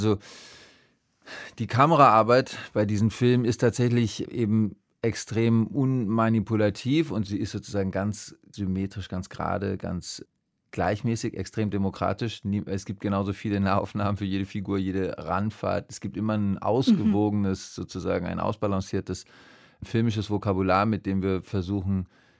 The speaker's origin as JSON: {"language": "German", "region": "Hesse", "country": "Germany", "tie": "born or raised there", "said": "ich bin in der Nähe von Frankfurt groß geworden"}